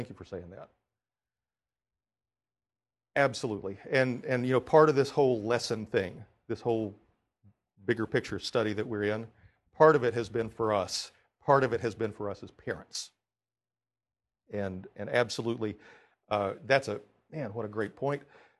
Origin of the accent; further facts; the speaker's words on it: Oklahoma, United States; also born or lived in Texas; I grew up in Oklahoma and Texas. The town that I lived in when I was in the 7th grade was 100% white.